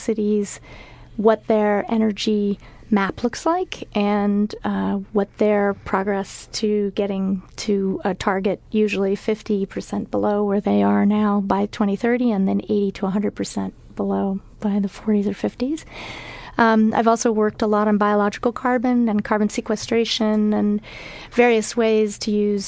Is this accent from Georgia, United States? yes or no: no; New York City, New York, United States; I'm from New York City, and I lost classmates and family members in the towers